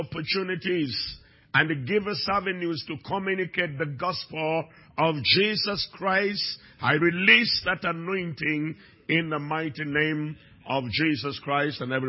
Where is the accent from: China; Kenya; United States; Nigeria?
Kenya; now in Canada; I speak that as an African. I speak that as a Kenyan.